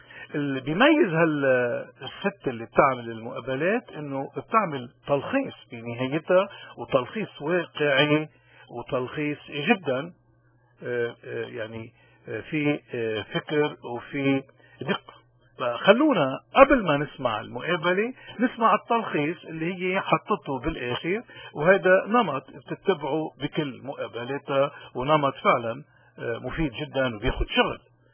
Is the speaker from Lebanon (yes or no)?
yes; Lebanon; كلبنانيين يعني كثير من نحن نشكر ربنا انه في بعض بلبنان ناس عندهم رؤية